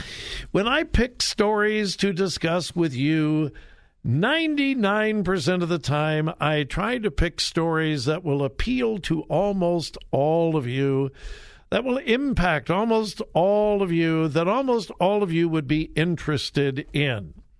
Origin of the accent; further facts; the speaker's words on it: Compton, California, United States; also born or lived in Long Beach / Norwalk; I was born in Long Beach, California. Lived in Norwalk, California, actually twice. These are all suburbs of L.A. But in sixth grade, we moved to Compton, and I was there through high school, graduated from Dominguez High School in Compton, California.